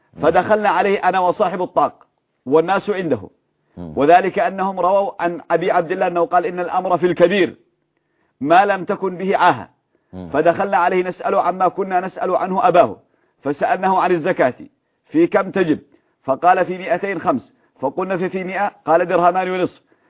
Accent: Yemen; عندنا في اليمن

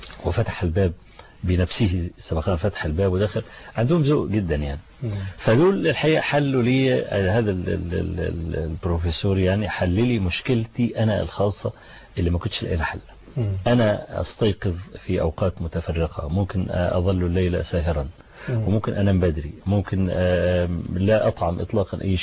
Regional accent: Egypt; أروح خد الطب الألماني ونضمه على الطب عندنا في مصر

